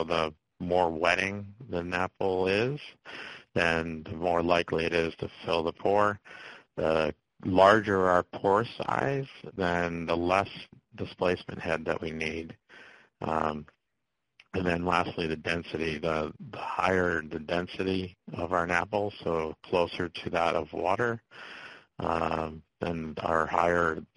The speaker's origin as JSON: {"language": "English", "country": "Canada", "lives_now": "United States", "said": "I'm Canadian, so I have lived in the United States almost 20 years, so my accent and dialect is both."}